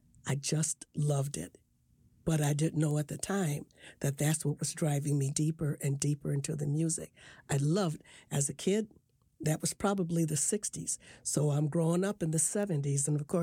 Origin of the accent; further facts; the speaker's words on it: St. Paul, Minnesota, United States; Well, I grew up in St. Paul, Minnesota, and we lived in a space that is now called the Martin Luther King Center in St. Paul.